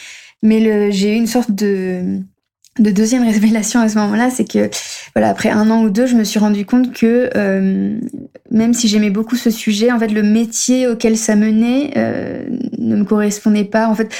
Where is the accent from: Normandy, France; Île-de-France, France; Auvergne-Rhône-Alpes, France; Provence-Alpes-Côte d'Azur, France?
Île-de-France, France; Paris; moved away as an adult; also born or lived in Barcelona; j'ai 31 ans. Je suis française, donc je suis née à Paris de parents étrangers, mais du coup, j'ai vécu en France jusqu'à mes 20 ans et quelques. Après quoi, je suis partie vivre à l'étranger.